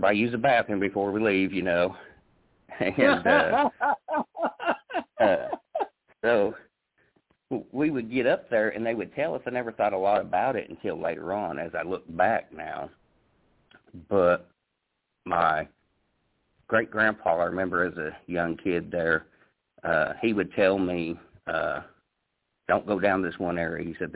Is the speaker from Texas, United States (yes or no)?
no; Indiana, United States; And, of course, everybody knows I'm originally born and raised in Indiana, northern Indiana, actually.